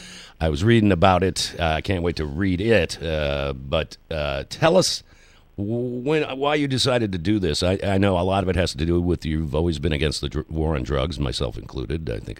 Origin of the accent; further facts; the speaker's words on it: Detroit, Michigan, United States; I'm a Lions guy. I grew up in Detroit